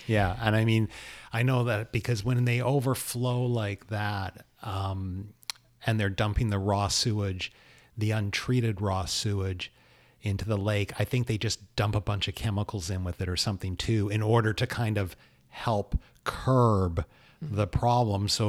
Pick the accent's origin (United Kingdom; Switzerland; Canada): Canada; Vancouver, British Columbia; I grew up in Vancouver, where I grew up in Lynn Valley, which it rains.